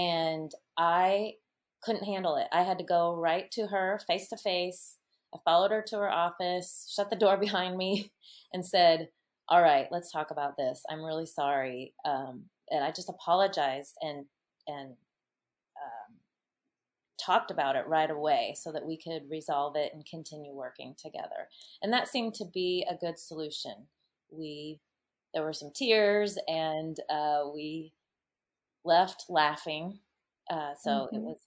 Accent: Midwest, United States; We're both from the Midwest.

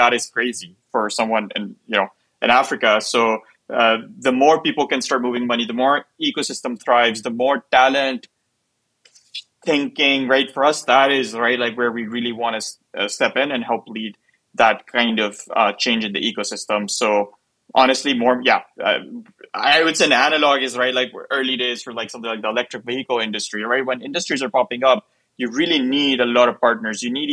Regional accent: Pakistan; I'm from Pakistan

